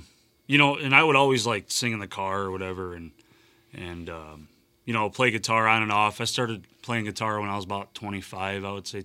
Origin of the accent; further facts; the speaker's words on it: St. John, Indiana, United States; now in DeMott, United States; I'm from St. John.